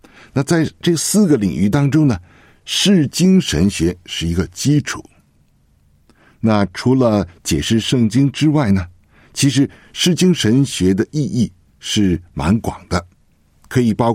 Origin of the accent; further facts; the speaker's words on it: Beijing, China; also born or lived in Australia; 那我呢是在北京长大的，我曾经呢是在电视台里边做工程师，后来呢到了澳大利亚